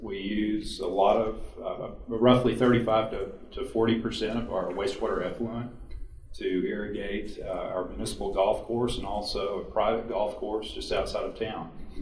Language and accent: English; San Angelo, Texas, United States; now in Fredericksburg, United States; I've been in Fredericksburg for about a year now. I come from West Texas, a drought-stricken San Angelo in West Texas, so I can tell you a whole lot more about who I was than who I think I am now.